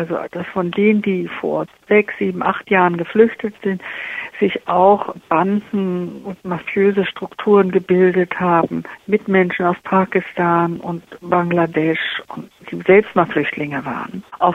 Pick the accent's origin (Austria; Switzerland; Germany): Germany; Also ich als Deutsche wäre sehr daran interessiert